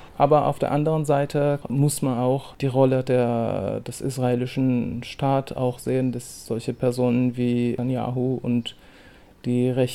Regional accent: Iran; Also natürlich als meine Heimat muss ich erstmal an meine Eltern denken, an meine Stadt, an meine Freundinnen und all meine Erinnerungen, die ich als Kind und erwachsener Mensch auch im Iran hatte.

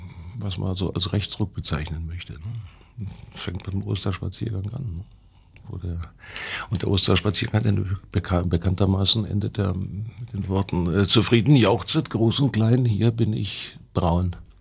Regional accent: West Germany, Germany; als Bundesbürger, als Wessi

